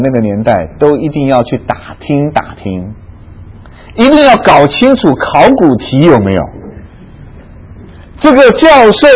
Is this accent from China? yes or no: yes; China; 我们中国人就怕吃亏，对不对？